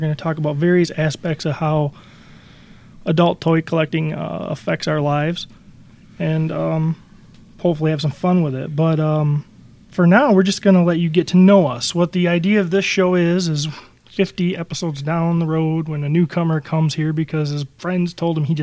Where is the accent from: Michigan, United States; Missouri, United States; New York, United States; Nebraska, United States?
Michigan, United States; We're from Michigan, so don't get too hard on us.